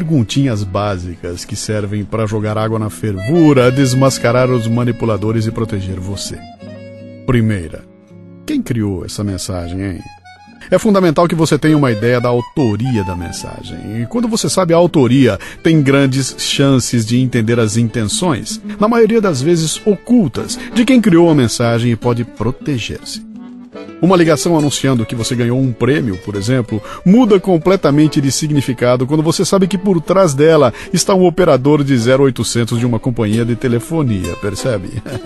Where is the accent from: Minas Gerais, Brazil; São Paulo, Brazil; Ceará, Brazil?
São Paulo, Brazil; Bauru; eu sou de Bauru e falo porta. E cada vez que aparece um R e eu posso falar re, eu faço questão.